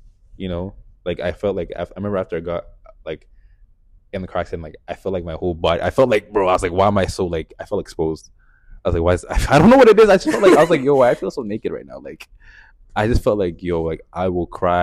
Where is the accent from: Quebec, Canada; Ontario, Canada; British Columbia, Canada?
Ontario, Canada; Ottawa; also born or lived in Sierra Leone / United States; I want to say I grew up here, but my first memory was in Sierra Leone, and I have a couple memories from the States as well, but like I guess, you know, I'm really Canadian for real.